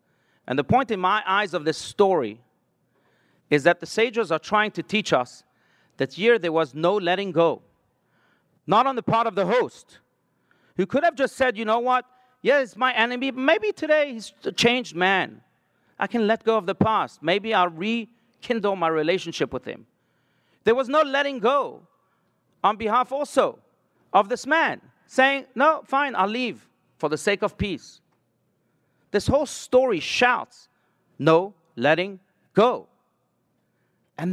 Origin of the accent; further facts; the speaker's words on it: South Africa; You know, I grew up in South Africa, and I'll never forget that day on February 11th, 1990